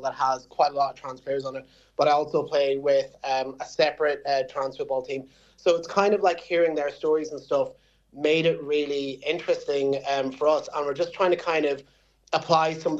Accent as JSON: {"language": "English", "town": "Magheraroarty", "region": "County Donegal", "country": "Ireland", "said": "I'm from Maharorty and my mum's a Banantee"}